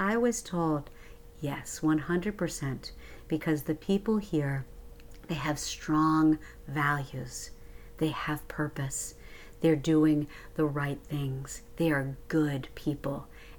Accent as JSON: {"language": "English", "region": "Northeast", "country": "United States", "lives_now": "Myrtle Beach, United States", "said": "So I actually am from the Northeast. I'm sure that doesn't surprise you based on my accent."}